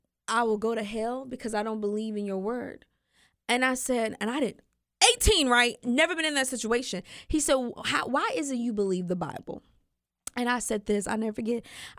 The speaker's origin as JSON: {"language": "English", "region": "Mississippi", "country": "United States", "said": "You know, I came from Mississippi, decently, you know, small town, and everyone I knew were Christians."}